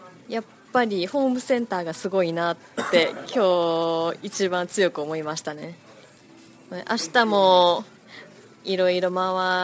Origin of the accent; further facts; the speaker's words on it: Hyogo, Japan; こんにちは、兵庫県から来ました